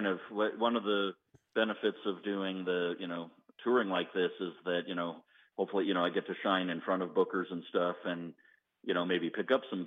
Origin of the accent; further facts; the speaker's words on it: Marinette, Wisconsin, United States; Oh, I mean, definitely.